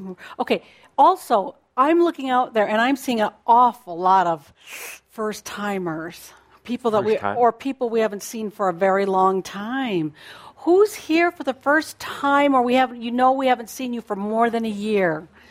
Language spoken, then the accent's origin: English; Grovedale, Victoria, Australia; from Grovedale, Australia.